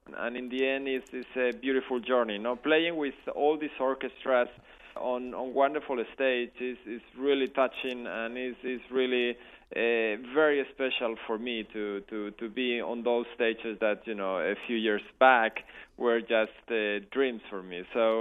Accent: Logroño, La Rioja, Spain; but it was a real theater in my hometown in Logroño.

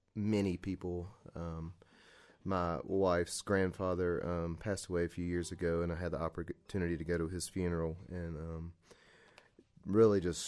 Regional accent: Raleigh, North Carolina, United States; And we're from Raleigh, so the IBMA, the International Bluegrass Music Association's conference, has moved there.

